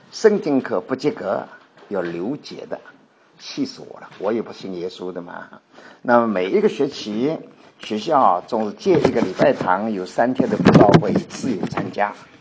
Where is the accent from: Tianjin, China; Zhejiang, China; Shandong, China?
Zhejiang, China; Dinghai; also born or lived in Shanghai; 我是佛教家庭长大的。我是在1925生的，那么我是生在上海，以后我就到定海去了。当我14岁的时候，日本人占了定海，我们家里都怕日本人把我抓去当壮丁，所以我全家逃难到上海。